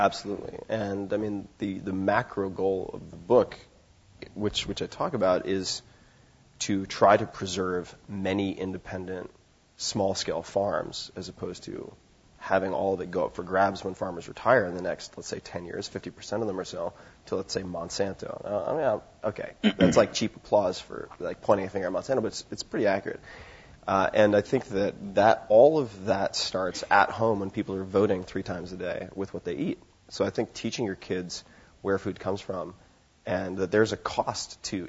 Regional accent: New York, United States; No, I'm not vegetarian, but I grew up on Long Island, and there's a pretty decent bow season for deer on Long Island.

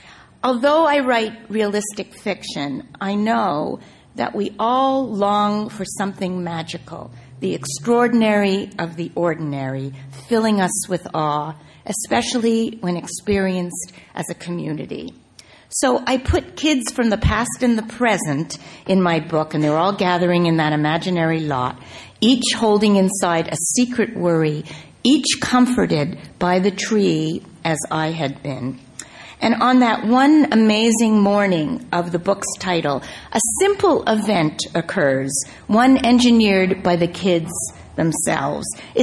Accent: Canada; As a kid growing up in Canada with the young queen and her gorgeous crown on the wall of every classroom, the word Commonwealth meant something different.

